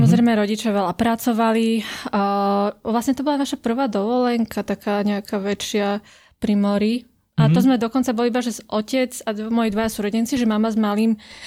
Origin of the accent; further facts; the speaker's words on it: Ivanka pri Dunaji, Bratislava Region, Slovakia; Ja som sa narodila, áno, na Kramároch, ale žila som v Ivanke pri Dunaji.